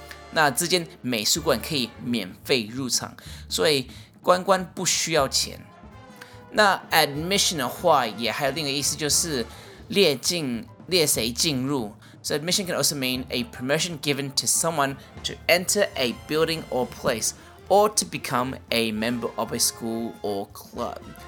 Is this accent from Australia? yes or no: yes; Australia; when I grew up in Australia, we only had salted or buttered popcorn.